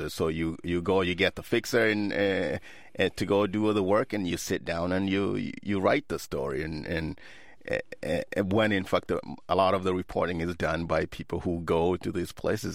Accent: Kenya; no, I'm not. I'm from Kenya.

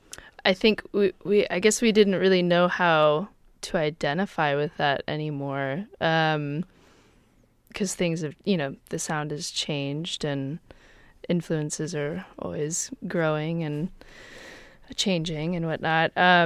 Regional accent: Atlanta, Georgia, United States; also born or lived in Miami; I grew up in Atlanta, Georgia, and then lived in Miami for a number of years, for about 7.5 years before I moved here to the Bay.

